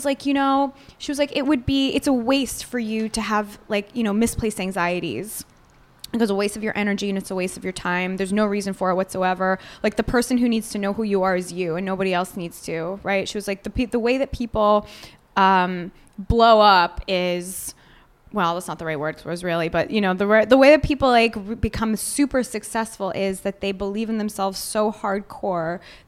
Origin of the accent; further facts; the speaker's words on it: Israel; I mean, I'm Jewish from Israel, so I really don't know.